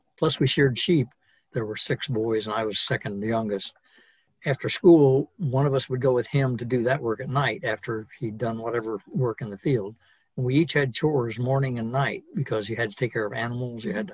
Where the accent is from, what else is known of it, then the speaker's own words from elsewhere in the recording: Ohio, United States; I came from We called ourselves tenant farmers in Ohio in that area. We lived in the edge of what was then called Appalachia. People were very poor.